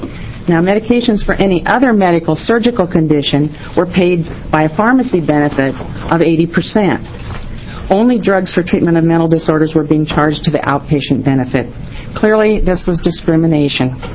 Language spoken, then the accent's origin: English; Portland, Oregon, United States; I'm from Portland, and I'm … that Senator Kate Brown referred to early